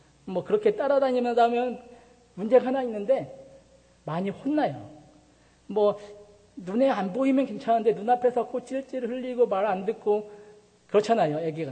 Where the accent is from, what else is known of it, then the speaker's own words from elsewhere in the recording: Gochang, North Jeolla, South Korea; 제가 그 전라북도 고창이라는 곳에서 할머니 할아버지에게서 어릴 적 자랐어요.